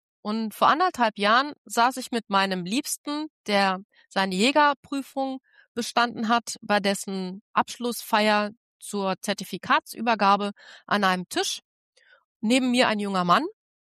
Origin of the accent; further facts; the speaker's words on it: Rhineland, Germany; ich bin Rheinländerin